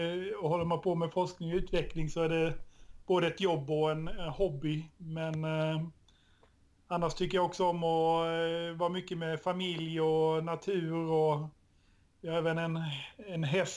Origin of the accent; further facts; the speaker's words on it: Reftele, Jönköping County, Sweden; Är från västra Småland, från början från ett samhälle som heter Räftele.